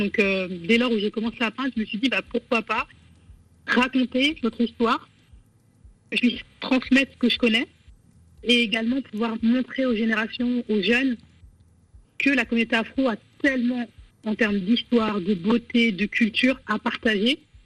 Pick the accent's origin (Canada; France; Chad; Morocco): Chad; Je suis originaire du Tchad. Et donc aujourd'hui, donc, je me considère comme une afro-descendante.